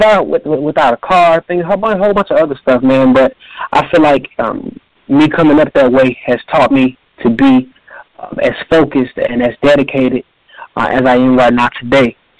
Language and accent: English; Benton Harbor, Michigan, United States; I'm from Benton Harbor, Michigan. I'm a small town, of course, in Michigan. I grew up two brothers. I was raised with my two brothers by my mom, who's a single mother.